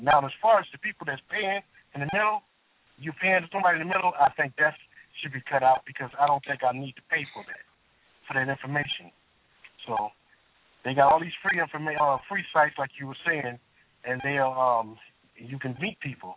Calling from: San Diego, California, United States; I am from San Diego, California.

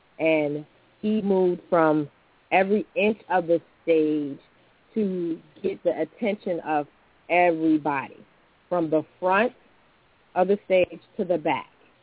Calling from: Richmond, Virginia, United States; Okay. I'm calling from Richmond, Virginia.

